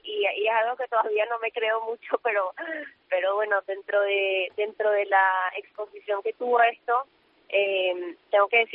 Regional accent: Venezuela; cuando yo estaba creciendo en Venezuela

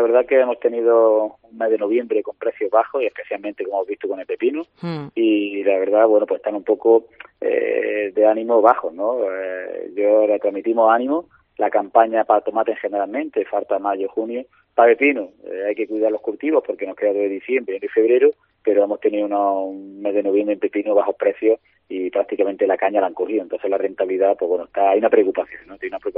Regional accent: Andalusia, Spain; somos andaluces, nos gusta salir, nos gusta compartir con los amigos, con la familia

